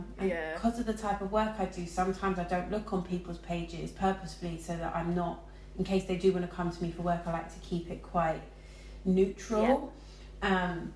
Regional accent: London, United Kingdom; also born or lived in Buckinghamshire; I'm from West London originally. I'm from West London, but I've lived lots of places. I've lived between, we grew up half of our life here, and then my mum took us out to Buckinghamshire, and then we moved to, in those times I've lived all over the country.

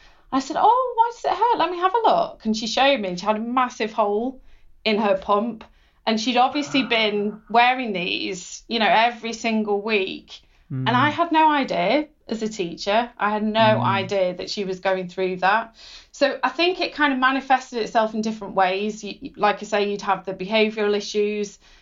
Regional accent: North West England, United Kingdom; growing up in Cheshire, in a nice area

